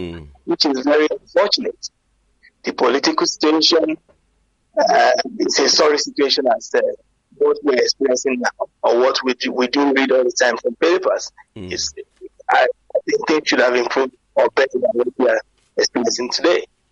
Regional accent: Ibadan, Oyo, Nigeria; I am from Ibadan, your state. I studied back home in Nigeria. I was born in the late 60s.

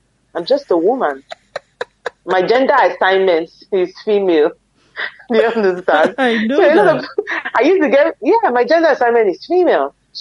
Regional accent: Nigeria; For me, I'm Nigerian first before being female.

